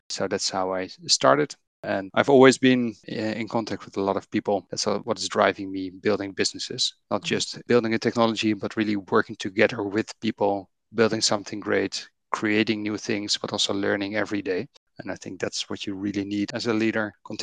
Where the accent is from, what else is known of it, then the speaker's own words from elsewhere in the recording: Netherlands; English is a second language; I think the multiple languages is relatively easy because I'm from the Netherlands and Dutch is not that useful in the rest of the world.